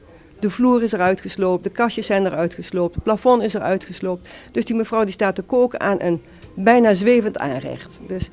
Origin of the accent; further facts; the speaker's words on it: 's-Heerenberg, Gelderland, Netherlands; ik kom zelf uit Zeerenberg, uit de Achterhoek.